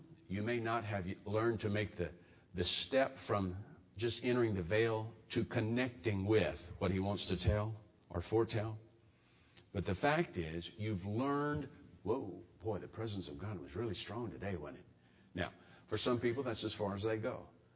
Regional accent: Mobile, Alabama, United States; I grew up in Mobile, Alabama. Mobile, Alabama has a lot of rainfall.

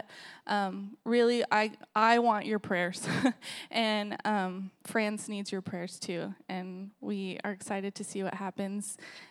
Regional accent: Texas, United States; I compare it to Texas because we're from Texas

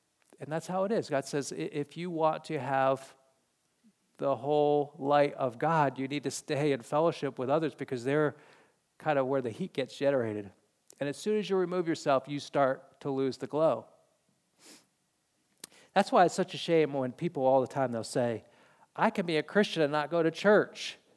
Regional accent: New England, United States; I've grown up and I was raised in New England, and thank you for not holding that against me.

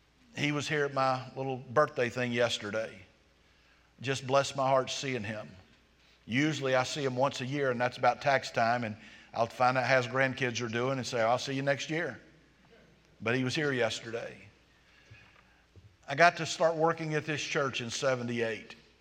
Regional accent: Jacksonville, Florida, United States; born there; I was born in Jacksonville, but I lived on a farm until I was five, and my mom remarried.

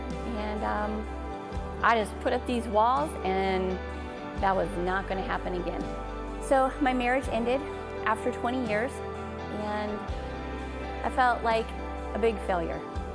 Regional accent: Illinois, United States; I grew up in Southern Illinois.

